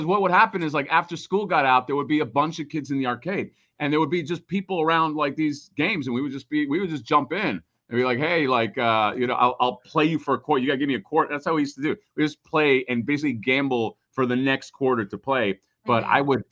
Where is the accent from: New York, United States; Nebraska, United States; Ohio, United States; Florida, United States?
Florida, United States; Miami; there was an arcade when I was growing up in Miami